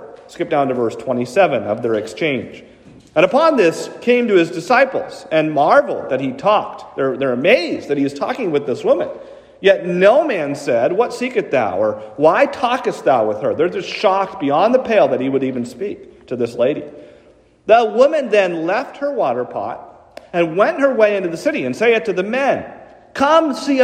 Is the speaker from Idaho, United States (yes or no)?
no; New Hampshire, United States; We had a fellow, speaking of Boston, that we grew up in New Hampshire.